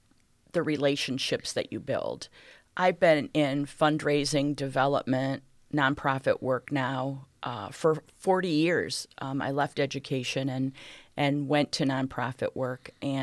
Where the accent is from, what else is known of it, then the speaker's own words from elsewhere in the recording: Sandusky, Ohio, United States; when I was about 5 years old, our family relocated to Sandusky, Ohio, which is home to Cedar Point. And so I was raised really in Sandusky until my senior year of high school.